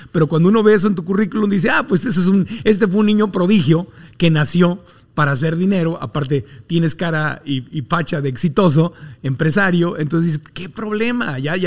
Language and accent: Spanish; Mexico; crecimos, por lo menos en México, en América Latina, con religiones diferentes